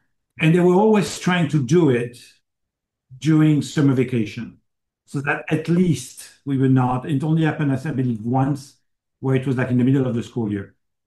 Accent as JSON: {"language": "English", "country": "France", "tie": "born or raised there", "also_born_or_lived": "Paris", "second_language": "English", "said": "I was born in Paris. But my father worked for the postal service in France. And every time he got a promotion, we moved. So it's a little bit like a military family. So I actually grew up in Normandy, near Bordeaux, near Limoges."}